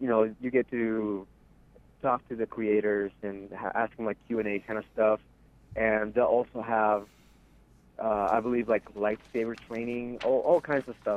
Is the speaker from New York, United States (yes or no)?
no; Phoenix, Arizona, United States; We're we're actually from Phoenix, Arizona, so we'll be driving over there Friday morning, and we'll be there at the party.